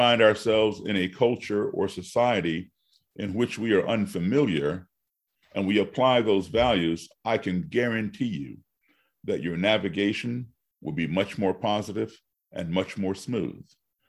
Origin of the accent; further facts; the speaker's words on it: United States; also born or lived in various countries; I grew up as an American embassy brat, living in different countries for 2 years, coming back home, being here in the States for a few months